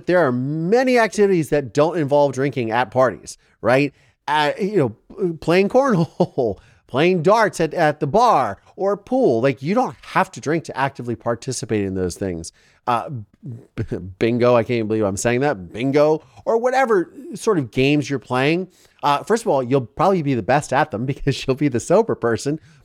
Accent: Ireland; I'm Irish and I can say that they always call it the Irish goodbye

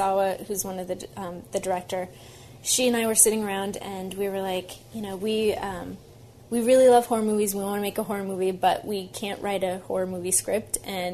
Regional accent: Portland, Oregon, United States; I grew up in Portland, Oregon.

